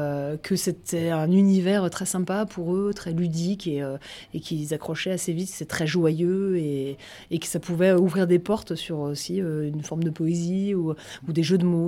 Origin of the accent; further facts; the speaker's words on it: Crépy-en-Valois, Hauts-de-France, France; moi je suis originaire de Crépy et puis j'avais appris, j'ai fait de la musique classique étant enfant